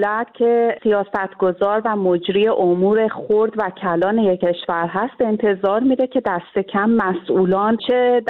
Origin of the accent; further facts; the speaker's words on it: Iran; من به عنوان یه ایرانی متاسفم